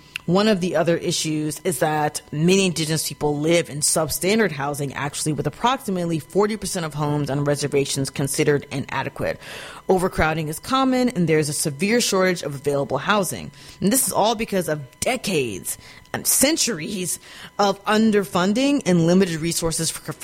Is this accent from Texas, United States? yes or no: yes; Texas, United States; You know, like growing up in Texas, I had little to no access to any indigenous people growing up.